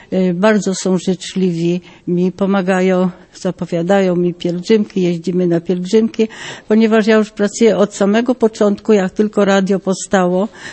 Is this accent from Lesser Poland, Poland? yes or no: yes; Stara Jastrząbka, Lesser Poland, Poland; ze Starej Jastrząbki